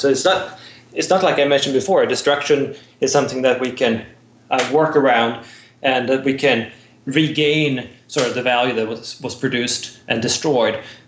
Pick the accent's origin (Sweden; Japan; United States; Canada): Sweden; English is a second language; as would be the case in, for instance, Sweden, my home country, they don't have 5 weeks of paid vacation